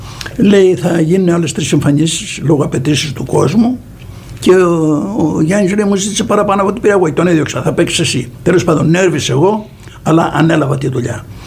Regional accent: Kalamata, Peloponnese, Greece; είμαι από την Καλαμάτα, ο κόσμος κάνει το σταυρό της

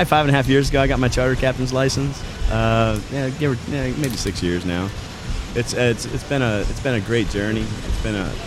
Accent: Mid-Atlantic, United States; I'm a little different because I come from the Mid-Atlantic states fishing for stripers

